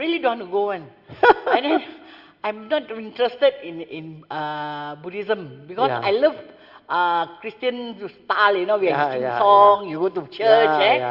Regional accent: Malacca, Malaysia; from Aloka, Melaka. From Melaka, I will invite all of you to Aloka lah.

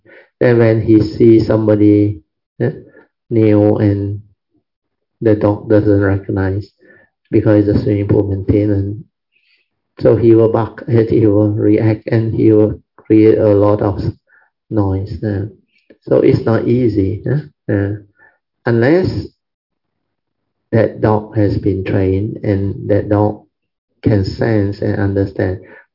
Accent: Malaysia; explained to them we are from Malaysia.

